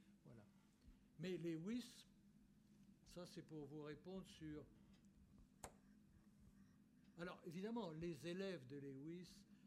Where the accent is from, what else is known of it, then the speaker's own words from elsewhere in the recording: Paris, Île-de-France, France; born there; après tout, je suis né à Paris.